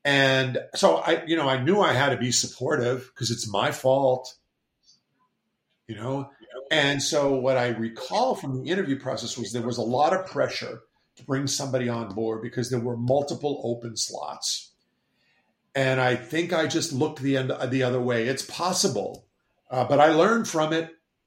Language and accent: English; Boston, Massachusetts, United States; And I spend half my time in Massachusetts on Cape Cod. I'm a Bostonian, right? I'm just down here in the winter.